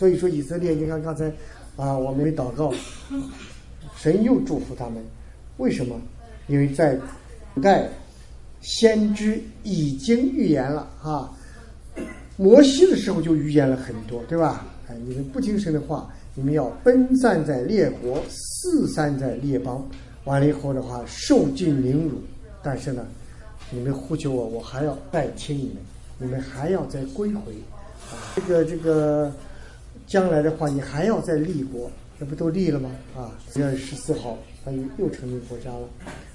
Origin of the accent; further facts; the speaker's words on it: China; 那我们中国人经常说是家家都有一本念的经